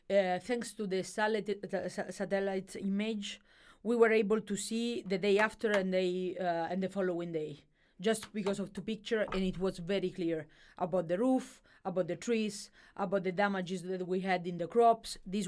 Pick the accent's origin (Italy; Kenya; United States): Italy; I mean, Italy, I am from Italy.